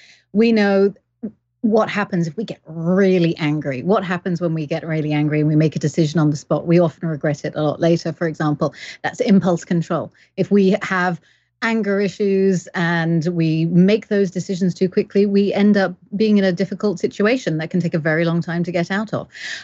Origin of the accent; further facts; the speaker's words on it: England, United Kingdom; accent: weird; now in Canada; Well, I am Canadian. I have citizenship. I have paperwork to prove it. But I am English, but I've lived all around the world. So I've got weird accent.